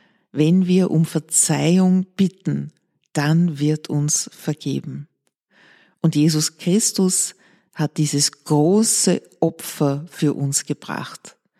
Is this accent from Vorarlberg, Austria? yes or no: no; Ottakring, Vienna, Austria; Ich komme ja selbst aus Otterkring, also ich weiß über die Wiener Seele gut Bescheid.